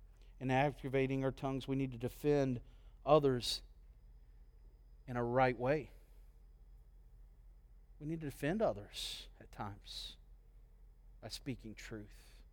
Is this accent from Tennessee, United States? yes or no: yes; Tennessee, United States; moved away; When I grew up in East Tennessee, and you know, you had that southern hospitality